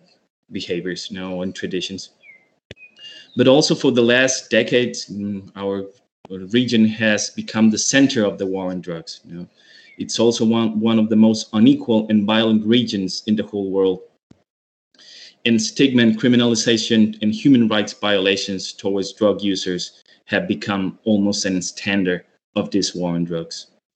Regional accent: Costa Rica; I'm from Costa Rica in Central America

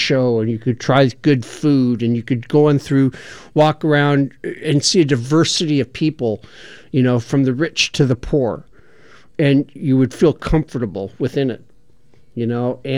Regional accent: Portland, Oregon, United States; And I told him I was from Portland, Oregon.

